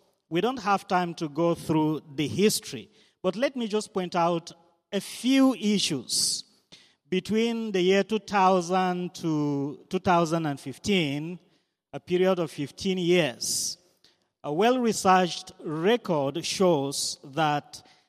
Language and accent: English; Nigeria; You have heard that I am from Nigeria